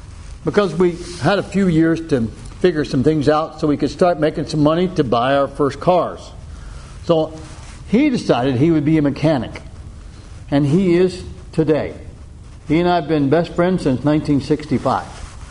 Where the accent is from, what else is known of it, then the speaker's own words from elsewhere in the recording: Tobaccoville, North Carolina, United States; This wide-eyed little boy, growing up in Tobaccoville, North Carolina, if you've ever seen, you probably know that.